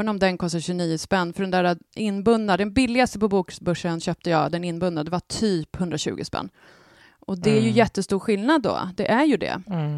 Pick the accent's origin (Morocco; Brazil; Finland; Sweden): Sweden; Värmland; accent: Värmland dialect; Jag tycker jag pratar klockren värmländska.